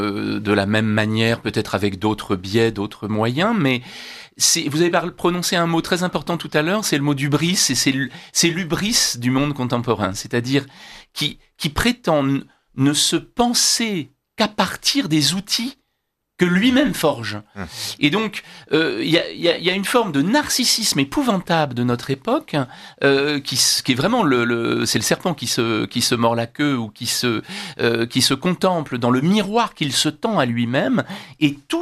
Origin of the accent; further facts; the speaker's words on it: France; parce que chez nous, en France